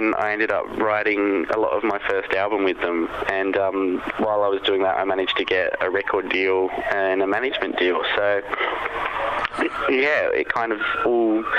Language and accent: English; East of England, United Kingdom; I'm an Essex boy, though, so that means I'm really common.